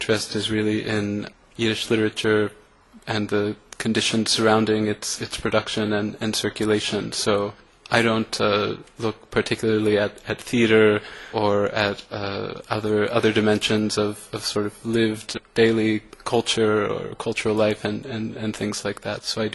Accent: Ohio, United States; I grew up in Southwest Ohio, in the United States, in a pretty secular household with one Jewish parent, one Christian parent.

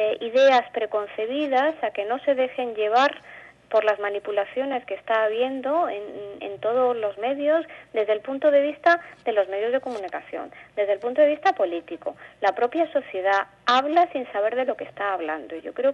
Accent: Spain; moved away; Aquí uno es famoso cuando dice que es español. ¡Oh, español! ¿Qué haces aquí siendo español? ¿Cómo es que te vienes desde España aquí, no?

